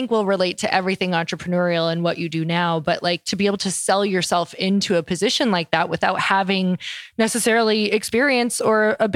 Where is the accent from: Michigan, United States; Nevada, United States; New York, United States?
Michigan, United States; Marquette; I grew up in Marquette, Michigan, and I went literally 5 days a week growing up my entire life snowboarding.